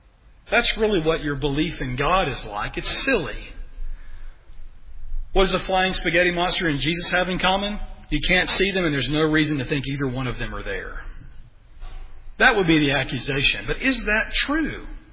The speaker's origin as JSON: {"language": "English", "region": "Alabama", "country": "United States", "said": "I'm from Alabama."}